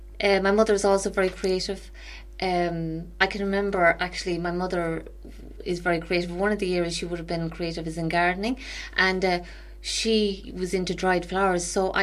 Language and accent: English; Galway, Connacht, Ireland; also born or lived in London; So basically, I'm from Galway and I qualified as a chef many, many moons ago.